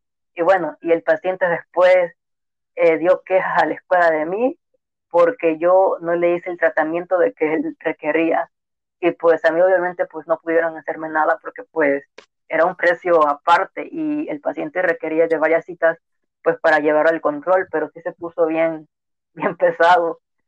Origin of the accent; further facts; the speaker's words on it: Alvarado, Veracruz, Mexico; yo estaba aquí en Alvarado, porque yo soy de Alvarado, Veracruz, y yo estudié en el puerto de Veracruz odontología. Bueno, aquí en Alvarado, en mi pueblo